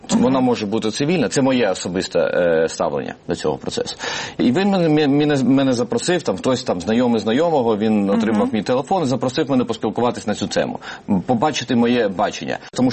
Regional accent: Gagra, Abkhazia, Georgia; also born or lived in Sochi; я з Гагри, і від Сочі це скільки там, 50 кілометрів. І моя мама, вона була десь між цими двома містами, коли в неї почались пологи. І швидка просто забрала в сочинський роддом.

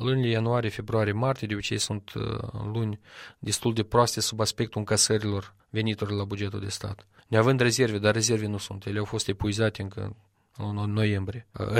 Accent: Moldova; să ne fie rușine să spunem că suntem din Republica Moldova

